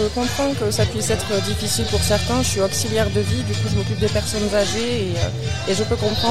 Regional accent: Cahors, Occitanie, France; Oui, on est de Cahors.

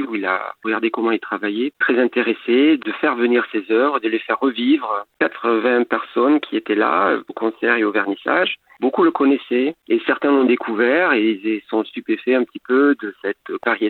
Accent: Freis, Nouvelle-Aquitaine, France; j'ai grandi à Freis, dans un petit hameau juste à côté de Vianne.

